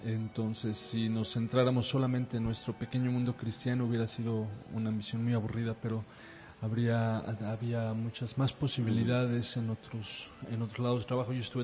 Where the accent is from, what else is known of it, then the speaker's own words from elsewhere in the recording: Cuernavaca, Morelos, Mexico; Yo soy originario de Cuernavaca, en México.